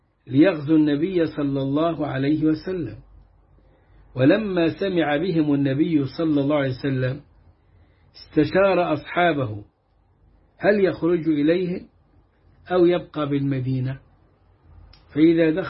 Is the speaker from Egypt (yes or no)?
yes; Egypt; accent: Egyptian; بلهجتنا المصرية